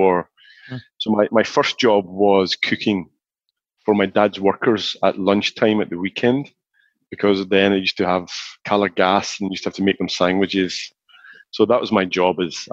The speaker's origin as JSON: {"language": "English", "region": "Scotland", "country": "United Kingdom", "tie": "born or raised there", "said": "I grew up in Scotland, and you know, between Glasgow and Edinburgh, you know, very normal. Felt very loved, very close family, you know, a lot of cousins, a lot of people, small community."}